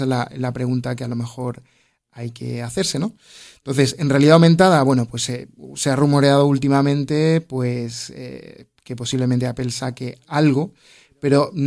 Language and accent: Spanish; Andalusia, Spain; ya que me lo puedo permitir porque soy andaluz